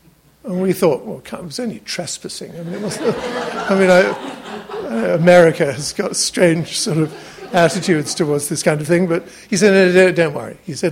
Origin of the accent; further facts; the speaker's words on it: England, United Kingdom; we said, we're from England, as if that was any kind of excuse.